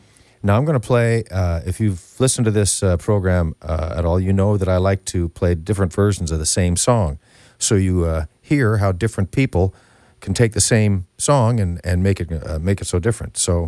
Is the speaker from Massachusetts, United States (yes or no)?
yes; Boston, Massachusetts, United States; I'm from Boston, so you can understand where my sentiments lie.